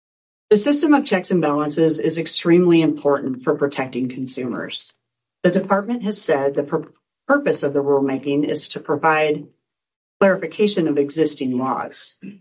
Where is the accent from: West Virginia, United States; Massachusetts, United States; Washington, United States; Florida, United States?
Washington, United States; Spokane; I was raised in a dealership family with both my brother and my father in dealerships in my hometown, Spokane.